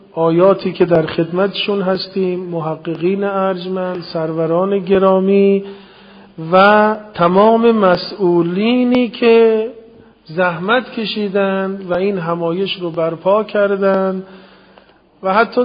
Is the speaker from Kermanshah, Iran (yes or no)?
no; Isfahan, Iran; منم که از اصفهان بلند شدم با آمدم اینجا